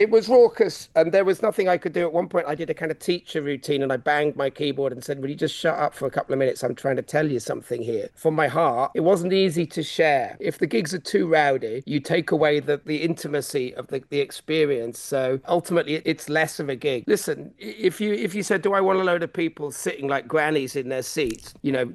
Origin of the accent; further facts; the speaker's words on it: Manchester, North West England, United Kingdom; I'm from Manchester, and when I play my hometown, that's a big thing. It's a no-nonsense town. It's gritty, it's real